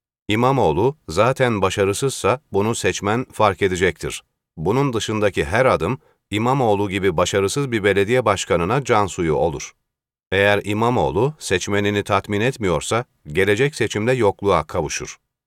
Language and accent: Turkish; Istanbul, Turkey; Bir İstanbullu olarak öncelikle söylemem gereken gerçek şu.